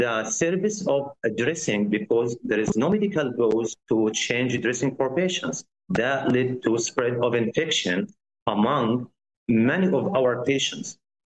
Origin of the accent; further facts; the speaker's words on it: Khan Yunis, Gaza Strip, Palestine; English is a second language; I'm from Khan Yunis concentration camp. This camp is nearly 25 kilometers square, 25 only.